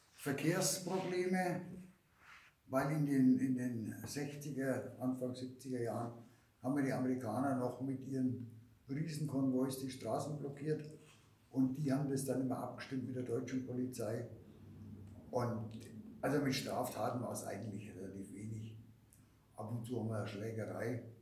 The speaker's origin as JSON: {"language": "German", "country": "Germany", "said": "Was für die damalige Zeit für uns als Deutsche natürlich was ganz Besonderes war, weil da kamen dann amerikanische Stars wie … die sind im 49er Club aufgetreten und wenn man da natürlich dann als Deutscher mit rein konnte, dann war das schon super."}